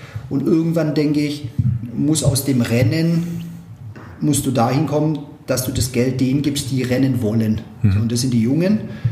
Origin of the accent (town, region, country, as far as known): Backnang, Baden-Württemberg, Germany